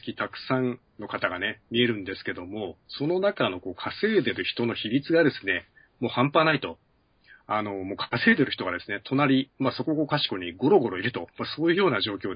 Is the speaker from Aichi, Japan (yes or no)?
yes; Nagoya, Aichi, Japan; 名古屋で、地元の名古屋でですね